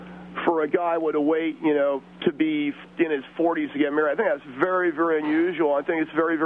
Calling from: Temple City, California, United States; I'm calling from Temple City tonight.

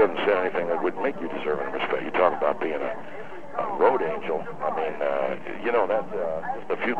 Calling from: Bakersfield, California, United States; I'm calling from Bakersfield. I'm the chapter president up here of Roadkill

